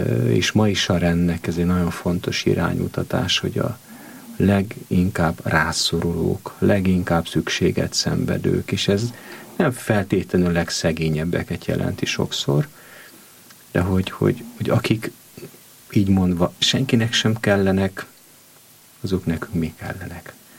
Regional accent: Satu Mare County, Romania; én ugye Szatmári vagyok, Parciumi.

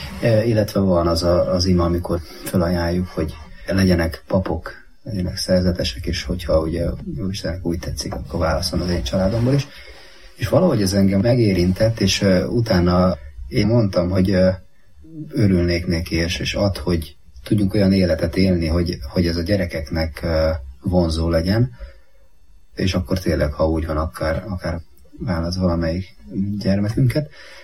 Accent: Biatorbágy, Pest, Hungary; a Maja férje. Születésem óta itt Biatorbágyon élek, szintén katolikus családban nőttem fel.

